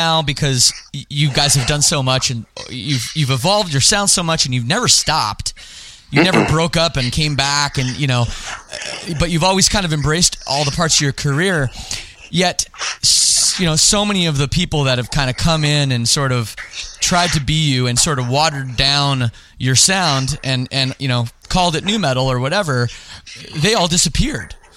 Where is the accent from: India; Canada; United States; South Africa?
Canada; and I'm from Canada